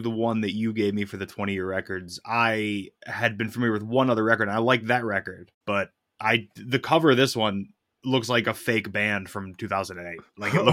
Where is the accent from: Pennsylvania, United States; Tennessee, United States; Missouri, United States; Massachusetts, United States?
Pennsylvania, United States; Pittsburgh; I'm basically from Pittsburgh, Scott.